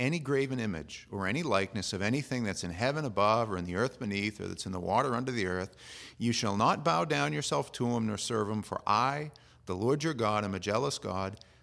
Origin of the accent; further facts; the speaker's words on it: United States; We grew up in America, and we know that justice is there with the blindfold on and the scales